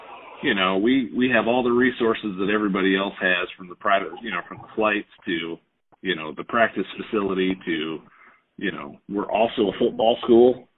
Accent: Minnesota, United States; also born or lived in Florida; now in Dallas, United States; I grew up, I claim Minnesota as home. So that's where I consider home. But I've been here in Dallas, Texas area for going on about 10 years now. Before that, I was down in Florida for 6 years.

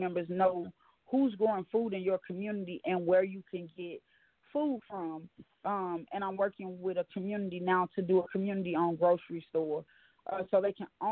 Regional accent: St. Louis, Missouri, United States; I'm from St. Louis, Missouri, and I'm a food justice organizer for an environmental organization.

